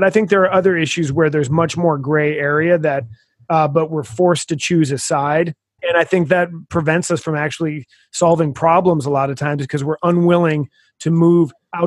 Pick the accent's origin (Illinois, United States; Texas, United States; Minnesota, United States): Minnesota, United States; one of my favorite parts of the world is my home state of Minnesota.